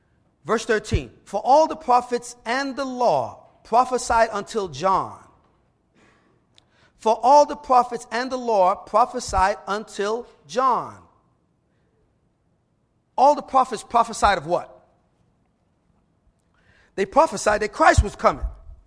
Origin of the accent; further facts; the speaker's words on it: New York, United States; I'm from New York, so I say leaving.